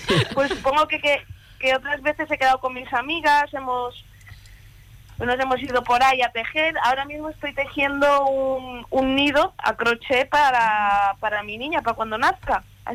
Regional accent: Ponferrada, Castile and León, Spain; also born or lived in Sweden; now in Toledo, Spain; yo soy de Ponferrada y calceta es el punto, dos agujas. Y cuando era pequeña, yo tejía con ella. Cuando yo volví, yo me fui a vivir a Suecia hace muchos años.

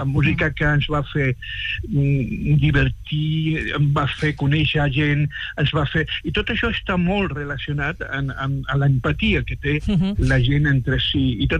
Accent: Alcalá de Guadaíra, Andalusia, Spain; jo soc d'Andalusia, jo vaig néixer en Alcalá de Guadaira.

